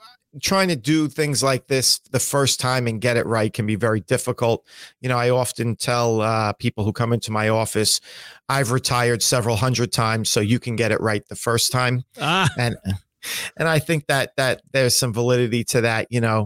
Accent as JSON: {"language": "English", "region": "New York", "country": "United States", "tie": "born or raised there", "said": "So in my home state of New York here, Social Security is not taxed at all."}